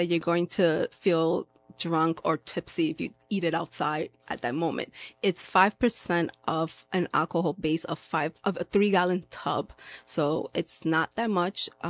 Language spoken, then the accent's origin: English; Brooklyn, New York, United States; now in Dutchess County, United States; So originally, I come from New York City. So I'm from Brooklyn. I moved up here to Dutchess County when I have now 4 years in August.